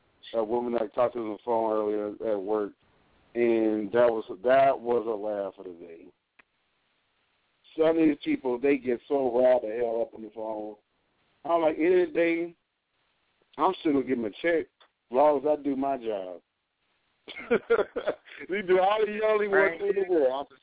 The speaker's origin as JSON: {"language": "English", "country": "United States", "said": "They know exactly what country they came from, but we don't know because we can't help that because we're from America."}